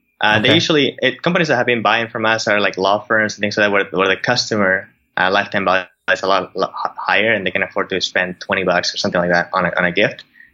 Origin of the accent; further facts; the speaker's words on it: Bolivia; English is a second language; moved away as an adult; now in United States; I was born and raised in Bolivia. Mm-hmm. I came to the US 4 years ago, to UCLA.